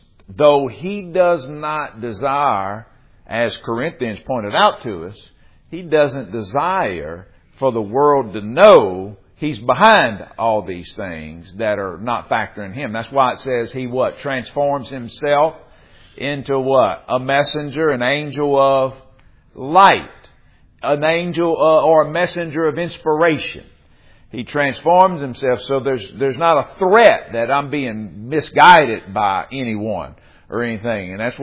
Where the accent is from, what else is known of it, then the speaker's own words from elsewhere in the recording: Louisiana, United States; and they said, man, you from Louisiana? I said, I done lost a lot of my accent. I don't talk like I used to. I can go back.